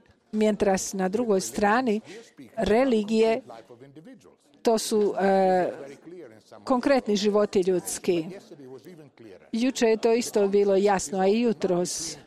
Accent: Italy; Serbian is a second language; Ja sam Italijan. Morate prihvatiti da Italijani nisu baš politički korektni. Ja mislim, nažalost, da ja sam pravi Italijan. Nisam ostavio moj identitet italijanski.

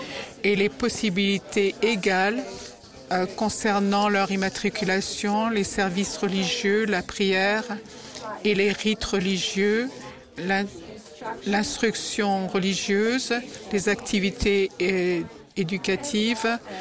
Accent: North Macedonia; Je viens de la République de Macédoine, un petit pays dans le sud-est de l'Europe, dans la péninsule des Balkans, qui est multiculturel, multiethnique, multidénominationnel.

